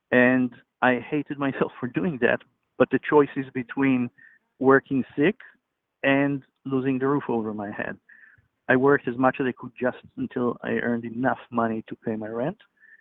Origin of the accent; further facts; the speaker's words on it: Israel; English is a second language; now in Alameda, United States; I'm originally from Israel. I live in Alameda.